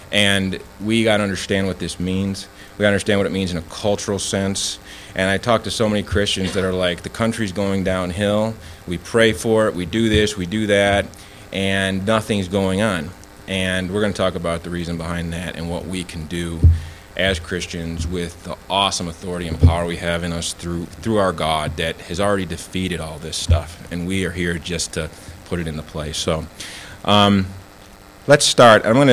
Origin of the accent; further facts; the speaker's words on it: Haiti; now in United States; But when I come back here to the States, it's a different burden, and it's a burden for my people, my home country. And when I'm on the internet and in Haiti checking the news